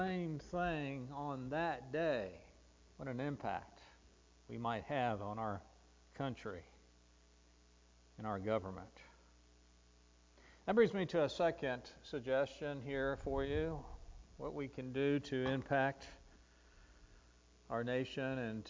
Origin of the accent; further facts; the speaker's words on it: United States; born there; I thank God I was born in America.